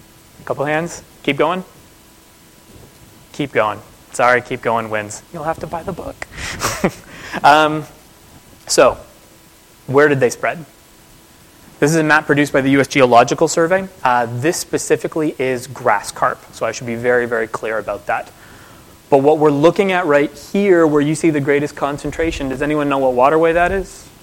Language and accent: English; Toronto, Ontario, Canada; I'm from Toronto, so I'm right around here.